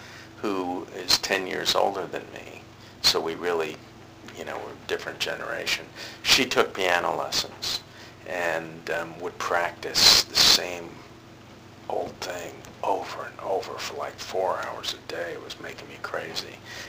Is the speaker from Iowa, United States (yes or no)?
no; New York, United States; I'm born and raised in New York.